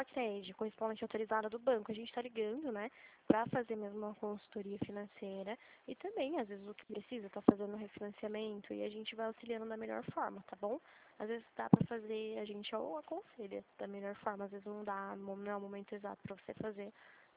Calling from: Limeira, São Paulo, Brazil; Eu tô falando aqui de Limeira, São Paulo.

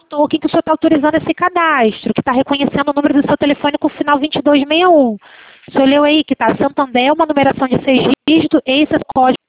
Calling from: Rio de Janeiro, Brazil; Eu falo do Rio de Janeiro

